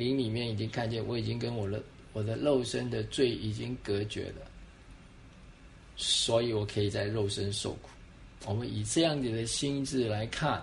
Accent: Taiwan; 我们在台湾成长的环境当中

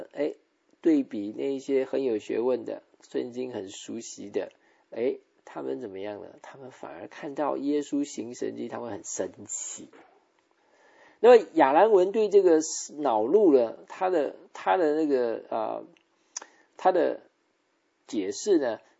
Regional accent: China; 我们中国人最大的偏见就是

